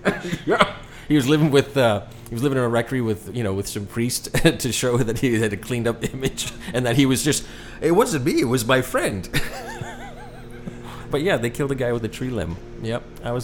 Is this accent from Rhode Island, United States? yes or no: yes; Rhode Island, United States; I'm from Rhode Island, you know, smallest state in the country.